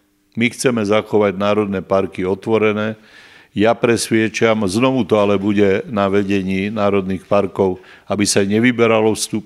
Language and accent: Slovak; Lowlands, Slovakia; ja som dieťa z Dolniakov